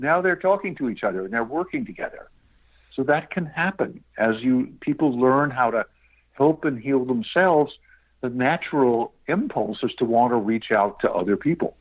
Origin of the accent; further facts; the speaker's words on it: New York City, New York, United States; I grew up in New York City. I would very much welcome bringing it to the schools there.